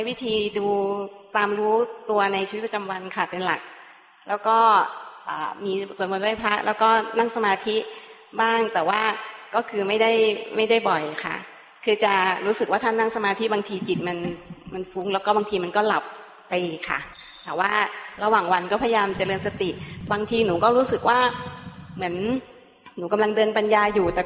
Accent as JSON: {"language": "Thai", "town": "Hat Yai", "region": "Songkhla", "country": "Thailand", "said": "หนูมาจากหาดใหญ่ค่ะไม่เคยมาค่ะนี่มาครั้งแรก"}